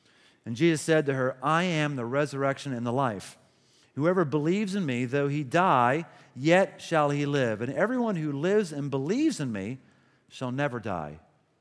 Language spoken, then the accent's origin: English; United States; English muffins are too English. I'm American.